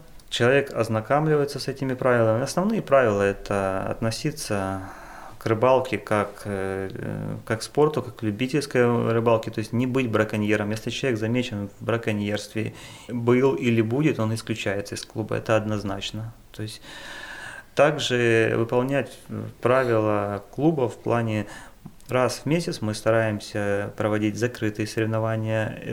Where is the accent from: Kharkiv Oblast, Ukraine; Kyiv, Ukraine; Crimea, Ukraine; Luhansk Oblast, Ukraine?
Crimea, Ukraine; Так как я крымчанин, я патриот своего региона, я состою в Крымской Федерации.